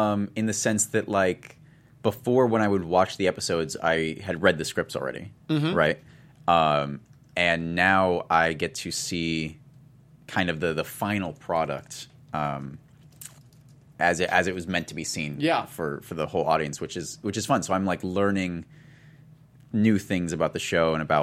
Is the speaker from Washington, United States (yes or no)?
yes; Tumwater, Washington, United States; Yeah. I'm from Tumwater.